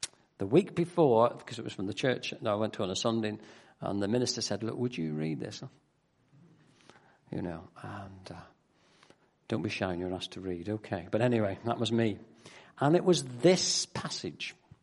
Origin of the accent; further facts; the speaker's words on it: Northern Ireland, United Kingdom; also born or lived in Macclesfield, England; I was brought up in Northern Ireland. I said I was born in Macclesfield.